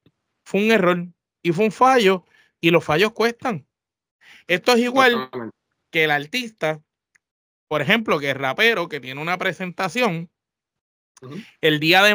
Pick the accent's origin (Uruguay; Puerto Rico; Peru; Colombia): Puerto Rico; Como puertorriqueño, como fanático del deporte y como patriota, le duele verla llorar.